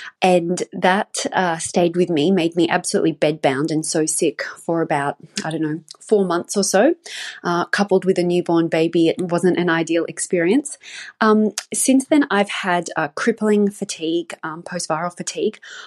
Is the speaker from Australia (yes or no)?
yes; Australia; I'm from Australia.